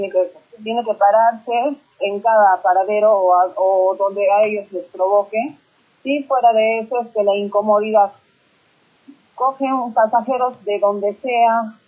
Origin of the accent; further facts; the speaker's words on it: Cusco, Peru; Yo soy del Cusco.